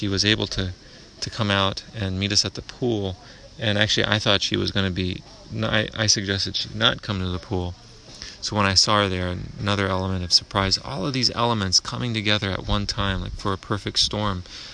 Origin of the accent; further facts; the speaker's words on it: United States; Yet me, as an American with my sense of privilege and thinking that things should happen in a certain time frame